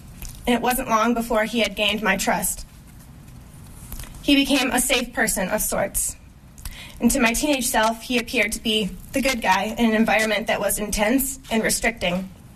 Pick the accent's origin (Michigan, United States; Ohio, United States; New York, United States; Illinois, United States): Michigan, United States; Lansing; I started seeing Larry Nassar at the age of 8, right here in my hometown of Lansing.